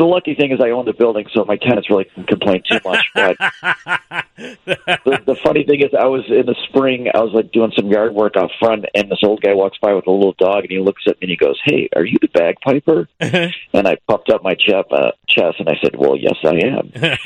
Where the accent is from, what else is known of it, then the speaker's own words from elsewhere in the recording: Elmhurst, Illinois, United States; I grew up in Elmhurst my whole life